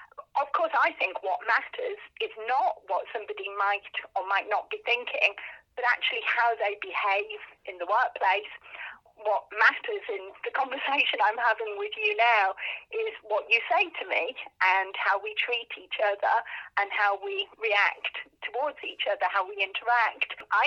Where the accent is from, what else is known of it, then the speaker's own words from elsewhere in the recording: England, United Kingdom; accent: Middlesbrough/Birmingham/Canterbury; And I know it's because of my very peculiar Middlesbrough stroke Birmingham stroke Canterbury accent.